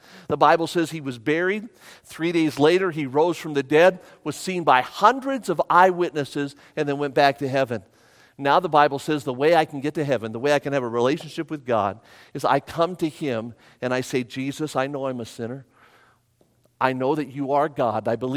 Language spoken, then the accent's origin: English; North Las Vegas, Nevada, United States; Can I tell you that I grew up in North Las Vegas, and I love my mom and I love my dad, but we didn't have money to go out.